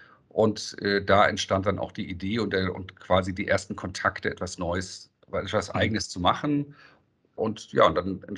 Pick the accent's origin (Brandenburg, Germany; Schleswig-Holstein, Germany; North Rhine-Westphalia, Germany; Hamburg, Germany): Hamburg, Germany; Nachdem ich natürlich jetzt 57 bin, ist ja echt viel Zeit vergangen, muss man sagen. Also ich habe angefangen in Hamburg als typischer Hamburger Jung